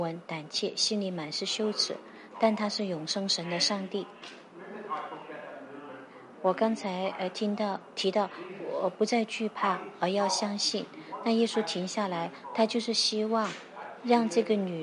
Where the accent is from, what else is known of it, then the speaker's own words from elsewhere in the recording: Australia; 我们澳洲人觉得住帐篷很有趣